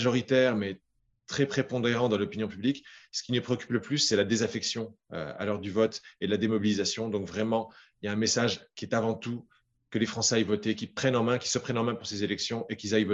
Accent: France; surtout en tant que Français de l'étranger, avec la capacité de comparer par rapport à ce qu'on voit dans nos pays de résidence

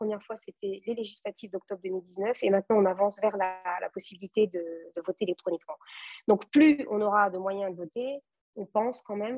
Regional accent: France; born there; first language Portuguese; French is a second language; je suis née en France, d'un papa portugais et une maman portugaise, il y a déjà longtemps, hein, le 16 novembre 1977. Et puis, j'ai d'abord parlé portugais avant de parler français.

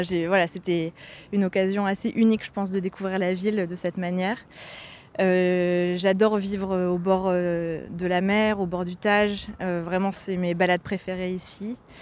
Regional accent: Hauts-de-France, France; Alors, j'ai grandi dans le Nord et j'ai fait une partie de mes études entre Lille et Paris.

